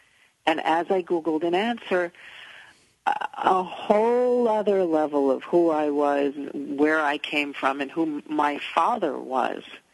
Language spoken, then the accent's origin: English; Manhattan, New York, United States; Well, I grew up in Manhattan.